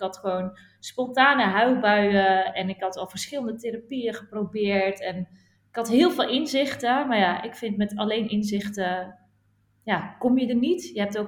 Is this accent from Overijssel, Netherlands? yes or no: no; Edam, North Holland, Netherlands; Ik ben 35 jaar. Ik ben single. Nee, dat was denk ik wel duidelijk. En ik ben opgegroeid in Edam. Van de Edammekaar, zeg ik altijd maar. Hele fijne jeugd daar gehad. Heel kleinschalig. Echt heel erg mooie plek.